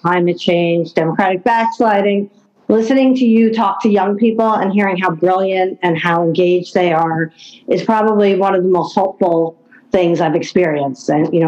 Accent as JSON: {"language": "English", "region": "New Jersey", "country": "United States", "tie": "born or raised there", "also_born_or_lived": "New York State", "said": "I've been living in New Jersey pretty much my whole life. I was born in New Jersey. I briefly moved to New York State, but only for a few years, and then back to Jersey. So I am literally a Jersey girl through and through."}